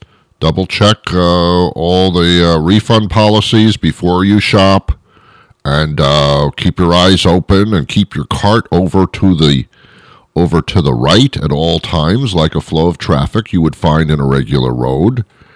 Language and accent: English; Teaneck, New Jersey, United States; I was brought up in New Jersey for those wonder years with the bread and everything. I was brought up in Teaneck, New Jersey.